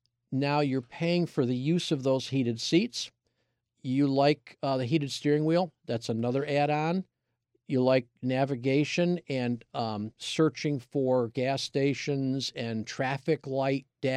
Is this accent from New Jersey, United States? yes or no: no; East Hoosick, New York, United States; So our neighbors growing up in East Hoosick was a Chrysler dealer.